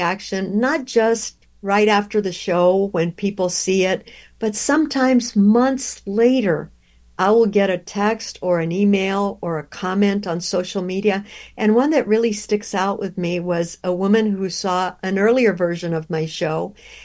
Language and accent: English; Alice, Texas, United States; The story is rooted in my own history, growing up in South Texas, in Alice, Texas, population 18,000. And when I was growing up, it was extremely segregated.